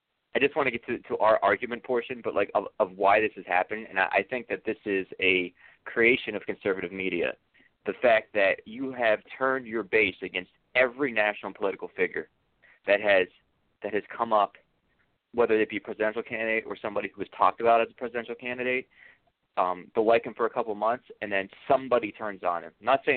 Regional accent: Ohio, United States; I'm from Ohio, so I voted here.

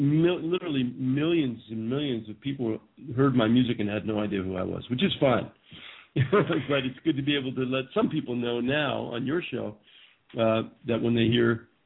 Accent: Nyack, New York, United States; I used to play where I grew up in Nyack, New York. I used to play at a small club there called The Office.

